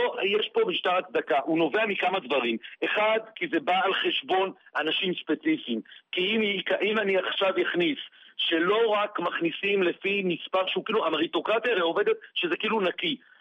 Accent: Bat Yam, Tel Aviv District, Israel; אני אשכנזי, אני לא בא בשם המזרחיים, אני לא מזרחי, גדלתי במשפחה אשכנזית, אומנם בבת ים, באלי כהן, ג'סי כהן וכו' וכו', אבל וכולם, ואני נתפס כמרוקאי, אבל אני ממש אשכנזי

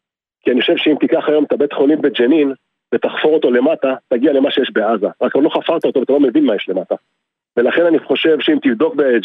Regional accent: Be'eri, Southern District, Israel; כן, אני יליד 73, נולדתי בברי, גלתי כל חיי בברי, הוריי בברי.

